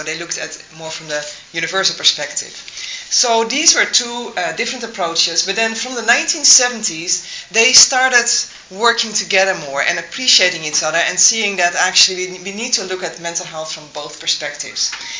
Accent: Netherlands; I'm originally from the Netherlands.

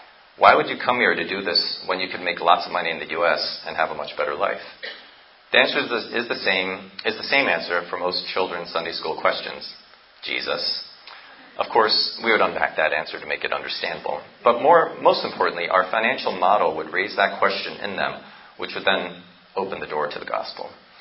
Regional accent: United States; we, being American physicians, would even consider moving to a remote place like Umpang.

